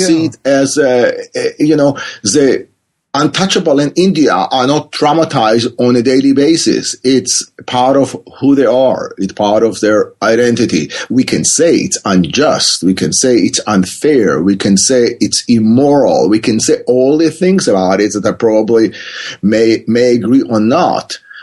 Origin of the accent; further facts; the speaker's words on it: Israel; also born or lived in Africa / Europe; now in California, United States; I grew up in Israel. This is where my accent is from. And I spent work and lived in Africa, in Europe, and ended up here in California.